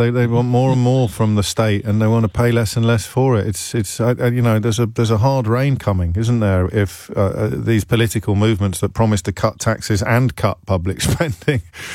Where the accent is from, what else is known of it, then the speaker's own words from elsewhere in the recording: United Kingdom; This is why the British public adopts the attitude it adopts when it comes to anger about public services. It's not. We're an incredibly angry nation now.